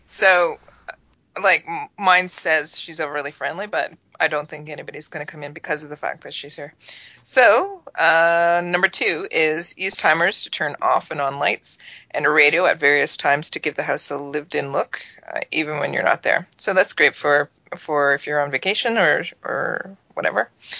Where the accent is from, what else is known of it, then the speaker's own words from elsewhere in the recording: Kingston, Ontario, Canada; So this is actually happening in my hometown of Kingston